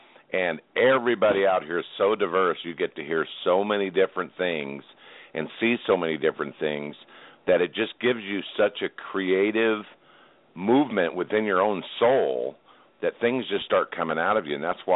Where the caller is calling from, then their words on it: Grinnell, Iowa, United States; I'm from Grinnell, Iowa